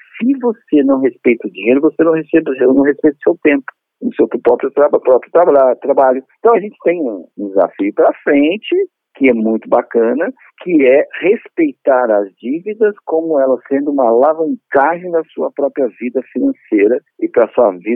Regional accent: Casa Branca, São Paulo, Brazil; Sou de Casa Branca, interior de São Paulo. A capital da jabuticaba, né?

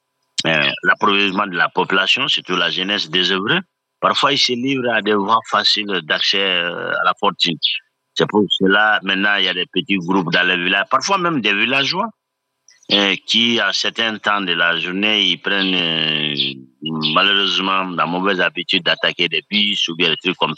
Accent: Mali; ce n'est pas parce que je suis malien

